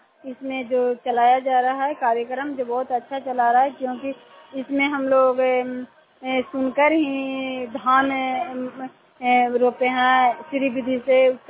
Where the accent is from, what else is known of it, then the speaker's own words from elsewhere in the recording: Chandidi, India; चंडीदी के रहने वाली हूँ।